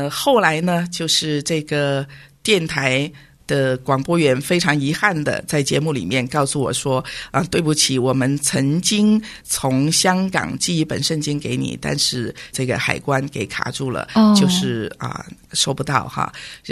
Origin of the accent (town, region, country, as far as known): China